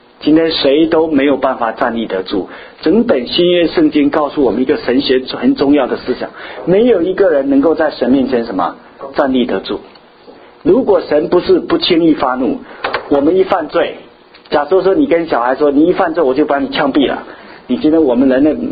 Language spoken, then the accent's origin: Chinese; Xiamen, Fujian, China; 我记得我小时候在厦门的时候，有一次呢，冬天很冷哈